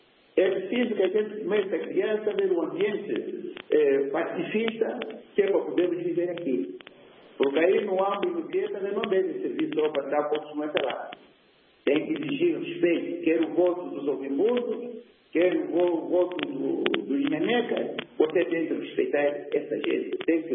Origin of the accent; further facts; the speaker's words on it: Angola; Nós somos angolanos